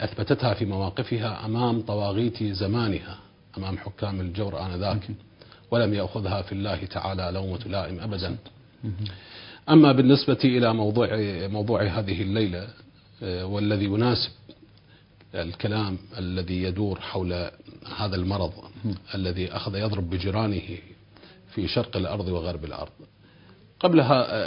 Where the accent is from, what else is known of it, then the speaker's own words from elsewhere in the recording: Iraq; وحتى على مستوى بلدنا العراق